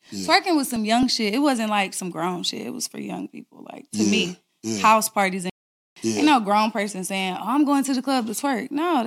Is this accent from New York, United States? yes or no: no; Decatur, Illinois, United States; now in Atlanta, United States; I'm from Decatur, Illinois, but I live in Atlanta.